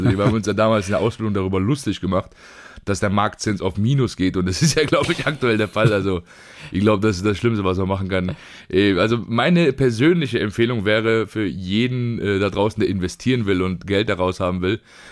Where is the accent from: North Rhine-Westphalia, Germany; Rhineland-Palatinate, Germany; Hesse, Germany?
Hesse, Germany; Mörfelden-Walldorf; Nein, natürlich nicht, weil Mörfelden-Walldorf mein Zuhause ist. Das ist meine Heimat.